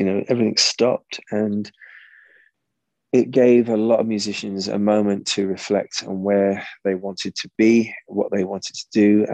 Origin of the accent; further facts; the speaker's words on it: London, United Kingdom; I need to get back to Britain and my hometown of London